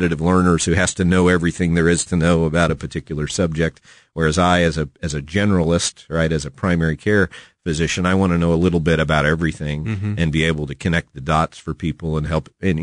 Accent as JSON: {"language": "English", "town": "St. Louis", "region": "Missouri", "country": "United States", "tie": "born or raised there", "said": "at the time growing up in St. Louis"}